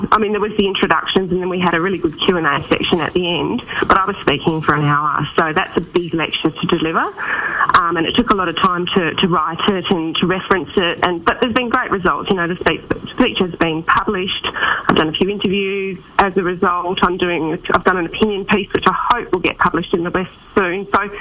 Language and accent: English; Derby, Western Australia, Australia; growing up in regional and remote WA, so I was born in Derby, and I lived in Derby, Exmouth, Mullawar, Marble Bar, Tom Price and Perth